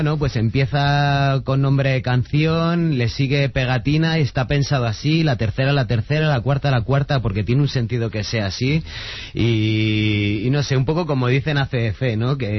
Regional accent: Madrid, Community of Madrid, Spain; also born or lived in Catalonia; no vinimos a vivir a Madrid, vamos, se fueron ellos y me llevaron consigo, ¿no? Entonces me he criado en Madrid, soy madrileño y catalán de DNI.

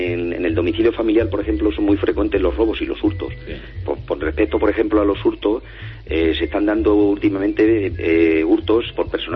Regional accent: Extremadura, Spain; como se suele decir en mi tierra, que yo soy extremeño

